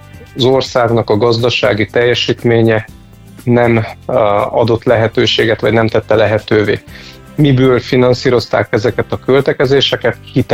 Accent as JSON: {"language": "Hungarian", "town": "Odorheiu Secuiesc", "region": "Harghita", "country": "Romania", "said": "én székelyudvarhelyi vagyok"}